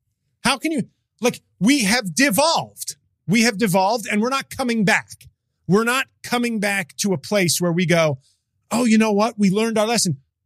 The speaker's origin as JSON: {"language": "English", "town": "New York City", "region": "New York", "country": "United States", "tie": "born or raised there", "said": "It's in New York City, my hometown."}